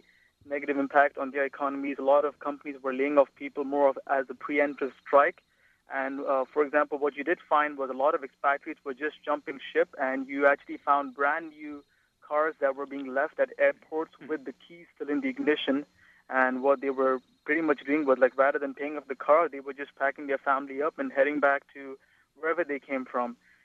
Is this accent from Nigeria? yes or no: no; Qatar; having been born and brought up in Qatar and stayed there for about 20 years